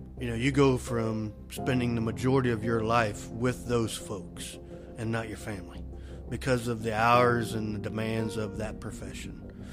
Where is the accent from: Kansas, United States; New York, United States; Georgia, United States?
Kansas, United States; moved away; Totally different moving out of state. I was born and raised in Kansas.